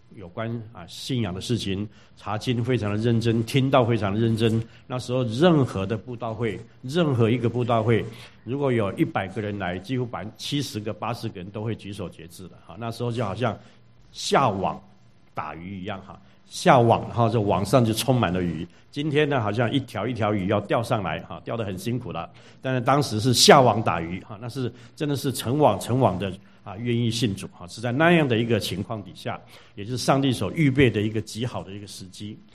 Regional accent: Taiwan; 我在台湾长大，在基督徒家庭长大

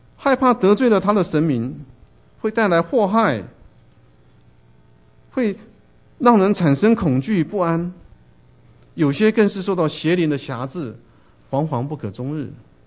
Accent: China; 身为中国人呢，我觉得我们受到很多传统的束缚。

